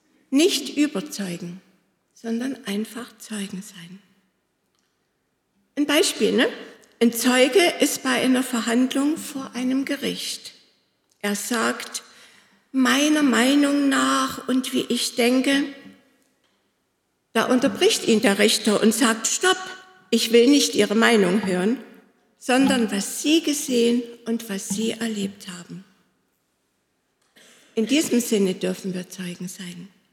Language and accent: German; Hohndorf, Saxony, Germany; Ich komme aus dem Ort, ich betone immer noch seit über 40 Jahren, ich bin Wallvogtländer, ich komme aus dem Erzgebirge. Kleiner Ort zwischen Zschopau und Marienberg, Hohndorf.